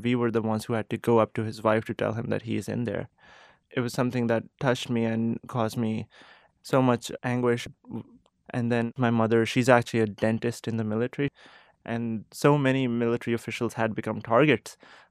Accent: Pakistan; moved away as an adult; now in United States; I am from Pakistan. I was born and raised there. And I moved to the United States about 3 years ago to pursue research and then now residency in Beth Israel Deaconess Medical Center.

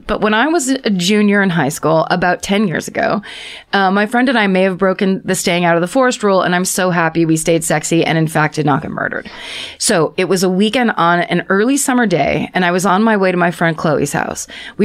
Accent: New England, United States; Don't worry, I'm from New England. Everything is wet and I wasn't worried about wildfires.

